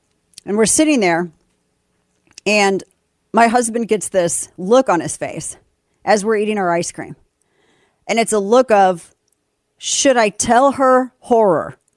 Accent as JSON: {"language": "English", "region": "Missouri", "country": "United States", "lives_now": "Texas", "said": "Apparently I'm from Missouri and now we're in Texas."}